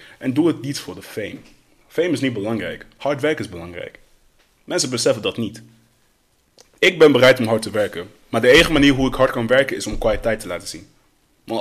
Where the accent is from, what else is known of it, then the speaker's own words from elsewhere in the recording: Netherlands; Ik ben een regular guy, weet je wel. Opgegroeid in Nederland.